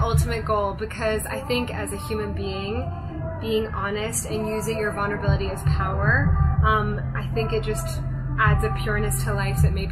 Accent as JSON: {"language": "English", "country": "Japan", "tie": "born or raised there", "also_born_or_lived": "London, United Kingdom / Hong Kong", "moved": "yes", "lives_now": "Los Angeles, United States", "said": "So I was born in London, okay. But I grew up in Japan and Hong Kong."}